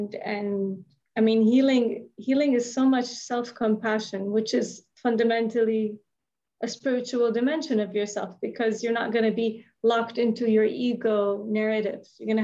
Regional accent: Saudi Arabia; English is a second language; like growing up in Saudi and going first to a Saudi school, and of course religion is a big part of it.

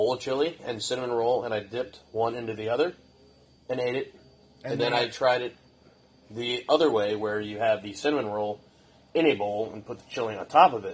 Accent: New York, United States; New York.

